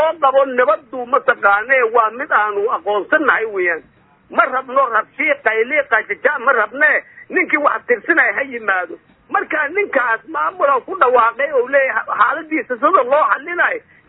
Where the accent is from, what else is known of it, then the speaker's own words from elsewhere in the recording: Bakool, Somalia; anigu laftayda Bakool baan ka soo jeedaa